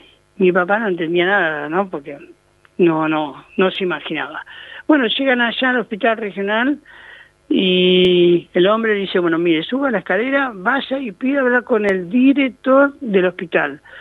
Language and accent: Spanish; Lanús, Buenos Aires Province, Argentina; O sea, yo soy de Lanús y de ahí se tenía que ir hasta Campo Mayo